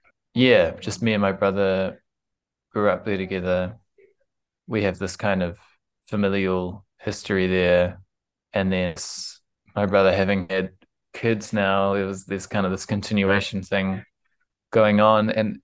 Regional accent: New Zealand; And we were like, "You do realize we're from New Zealand?"

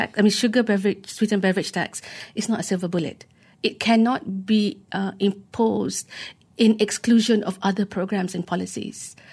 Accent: Malaysia; as a Malaysian

